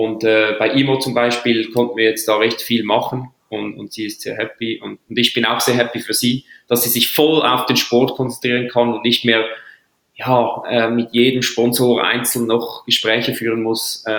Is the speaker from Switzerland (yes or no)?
yes; Switzerland; ich als Schweizer